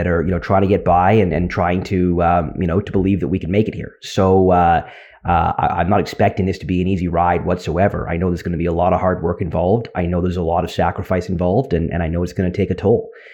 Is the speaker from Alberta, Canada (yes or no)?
no; Vancouver, British Columbia, Canada; born and raised in Vancouver, grew up here.